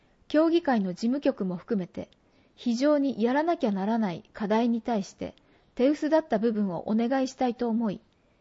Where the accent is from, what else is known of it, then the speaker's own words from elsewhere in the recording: Seiro, Niigata, Japan; now in Tsunan, Japan; 私の地元は同じ新潟県の聖籠町というところなんですが、